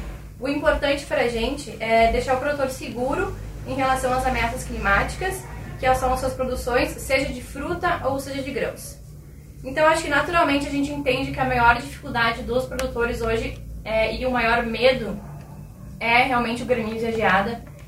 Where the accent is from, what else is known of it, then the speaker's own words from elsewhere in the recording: Brazil; E eu acho que nós, como brasileiros, todos nós sabemos a importância do nosso agronegócio